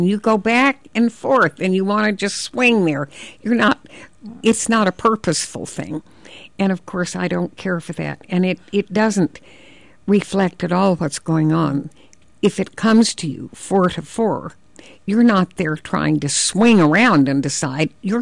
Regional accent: Arizona, United States; I was from Arizona, a long way away.

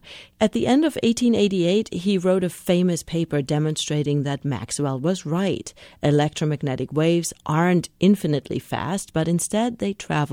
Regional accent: Karlsruhe, Baden-Württemberg, Germany; Karlsruhe, Germany. It happens to be my hometown.

